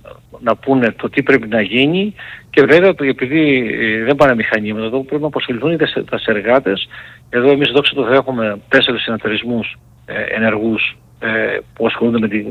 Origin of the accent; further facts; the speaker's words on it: Granitsa, Greece; Εμένα στο χωριό μου είναι η Γρανίτσα